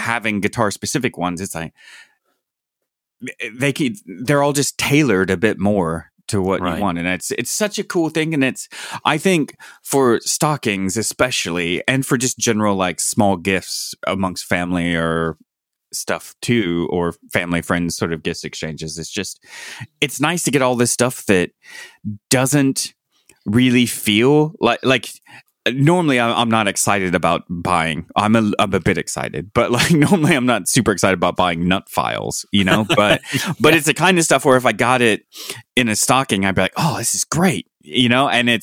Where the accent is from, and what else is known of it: Indiana, United States; born or raised there; also born or lived in California